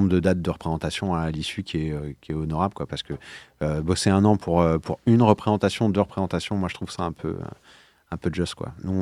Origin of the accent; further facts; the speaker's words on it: Paris, Île-de-France, France; parce que oui, je suis désolé, je suis parisien au départ.